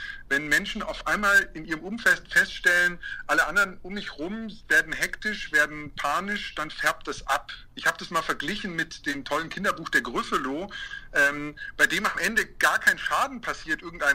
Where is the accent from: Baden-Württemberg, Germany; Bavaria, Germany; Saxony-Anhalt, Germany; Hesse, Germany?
Bavaria, Germany; Munich; Für mich als Münchner war der zentrale Unterschied die geografisch-räumliche Nähe